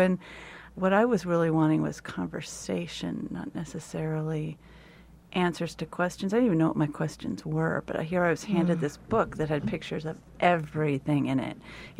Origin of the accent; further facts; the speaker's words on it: California, United States; I grew up in California, so there was this sort of free love generation thing going on.